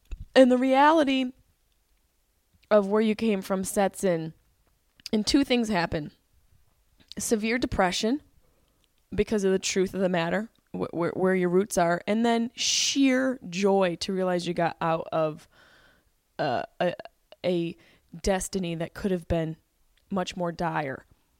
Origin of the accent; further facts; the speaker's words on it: Syracuse, New York, United States; Then I went to Syracuse, New York and performed at the Funny Bone, my hometown, my home club.